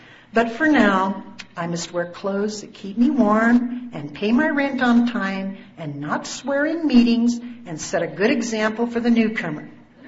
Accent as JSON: {"language": "English", "region": "Southwest", "country": "United States", "tie": "born or raised there", "said": "I stand here before you, a Hispanic female, born and raised in the Southwest."}